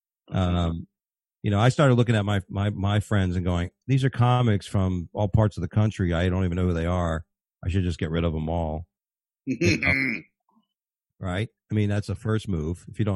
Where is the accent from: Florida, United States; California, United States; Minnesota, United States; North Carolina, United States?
Florida, United States; also born or lived in New York; Being a Floridian, I was born in New York, but I didn't drive when I was five when I left.